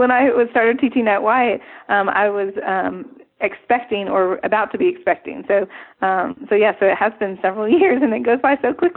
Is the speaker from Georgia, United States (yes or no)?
no; Austin, Texas, United States; now in Greenville, United States; Well, I'm originally from Austin, Texas, and my husband, Tim, is originally from Bowie, Maryland, and we found Greenville via Furman.